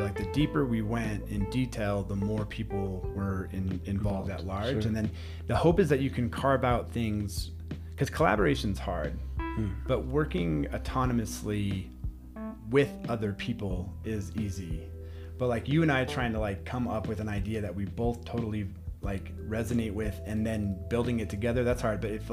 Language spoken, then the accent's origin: English; Santa Fe, New Mexico, United States; I mean, I grew up here in Santa Fe.